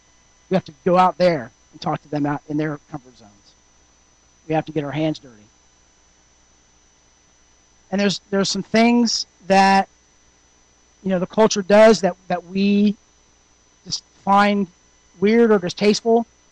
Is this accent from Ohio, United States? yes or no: yes; Ohio, United States; now in Los Angeles, United States; I'm originally from Ohio, and I moved my wife to Ohio for a few months.